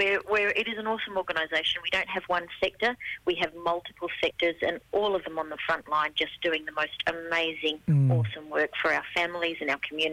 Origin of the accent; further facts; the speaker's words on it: Alice Springs, Northern Territory, Australia; so we come from Central Australia, which makes me, on my grandfather's side, Arunta and Bundarinya to be precise, so belonging to Alice Springs, and my nana's side is Lurija